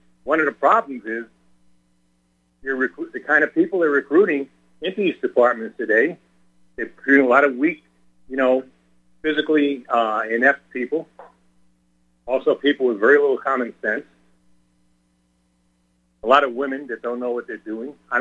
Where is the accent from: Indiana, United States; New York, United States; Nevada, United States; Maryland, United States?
New York, United States; moved away; I'm from New York originally. I think it's an asshole, and I got out of there, okay?